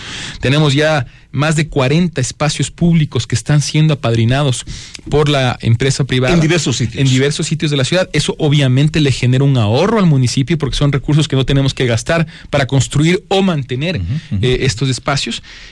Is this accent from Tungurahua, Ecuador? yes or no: no; Quito, Pichincha, Ecuador; la solidaridad que como quiteños, que como capital de la República, siempre hemos tenido para con nuestros cantones y provincias hermanas